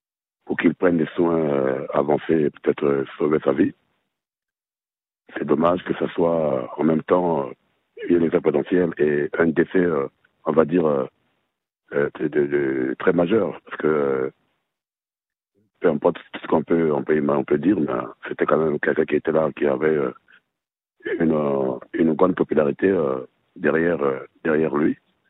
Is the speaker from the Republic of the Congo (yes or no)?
yes; Republic of the Congo; chez nous, au Congo-Brazzaville